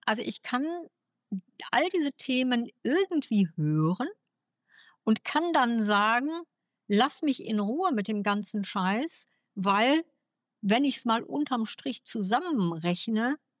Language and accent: German; Germany; ich bin ja nun 59 Jahre alt und kenne ja nun die Bundesrepublik als meine Heimat aus den späten 60er Jahren und dann bewusst natürlich die ganzen 70er Jahre